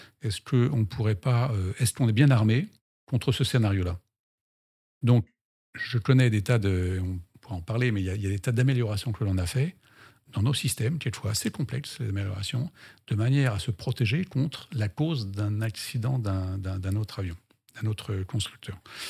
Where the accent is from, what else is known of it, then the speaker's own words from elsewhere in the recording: France; qu'on était, nous, Français, tout seuls, à travailler un peu avec les Américains. Mais quand on était chez nous, en France, sur notre porte-avions